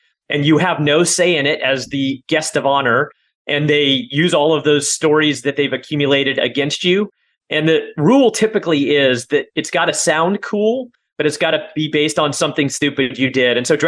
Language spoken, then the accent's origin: English; Pacific Northwest, United States; I grew up in the Pacific Northwest, on the very northwest tip of our country.